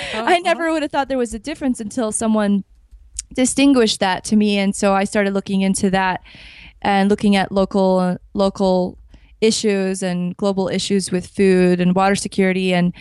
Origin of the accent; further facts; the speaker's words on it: Miami, Florida, United States; So there's an appreciation for fruit trees where I grew up in Miami because there's so many of them.